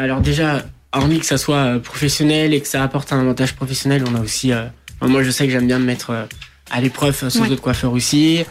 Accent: France; French is a second language; also born or lived in Guarda, Portugal; Alors, c'est vrai que quand je suis arrivé à 5 ans, je parlais pas du tout français

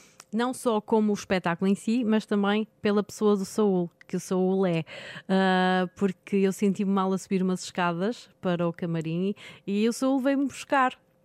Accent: Porto, Norte, Portugal; aliás, eu sou do Porto, não é?

